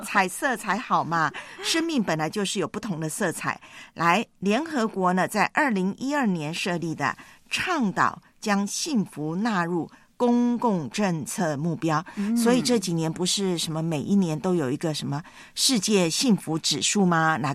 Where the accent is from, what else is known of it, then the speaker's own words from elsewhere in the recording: Taiwan; 福建跟我的老家台湾是很熟悉